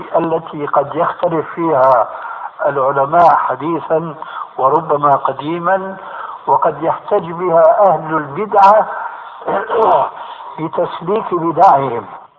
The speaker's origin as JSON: {"language": "Arabic", "country": "Syria", "said": "عندنا في الشام يسمى المقدمة بالتذكير"}